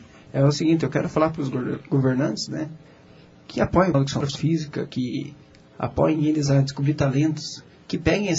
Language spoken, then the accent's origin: Portuguese; General Carneiro, Paraná, Brazil; also born or lived in Porto União; Eu nasci em Porto União, mas eu me criei em General, trabalhei em União, trabalhei em Bituruna